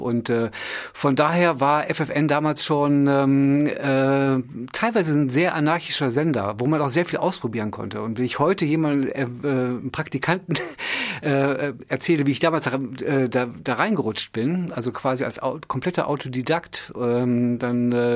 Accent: Rinteln, Lower Saxony, Germany; in meiner alten Heimatstadt Rinteln.

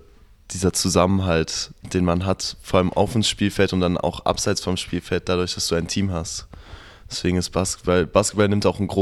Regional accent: Erfurt, Thuringia, Germany; Ja, ich bin ja aus Erfurt, ich kenne Erfurt schon gut.

